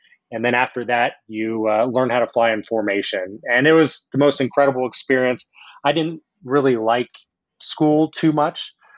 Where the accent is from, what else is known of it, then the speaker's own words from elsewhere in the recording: Los Alamos, New Mexico, United States; Yeah, so I grew up in Los Alamos, New Mexico